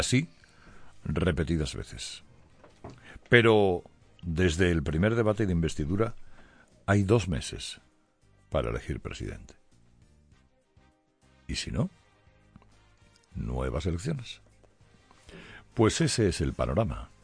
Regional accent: Spain; Somos españoles, o lo que podamos ser cada uno.

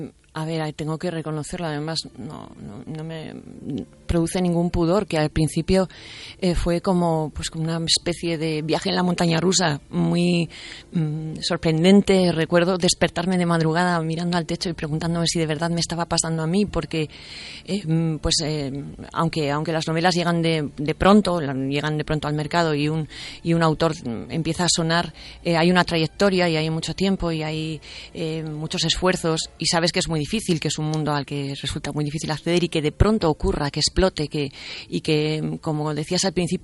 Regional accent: San Sebastián, Basque Country, Spain; No, yo soy donostiarra.

